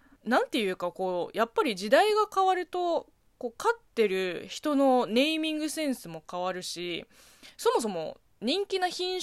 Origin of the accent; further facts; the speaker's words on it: China; 中国生まれ中国育ちの私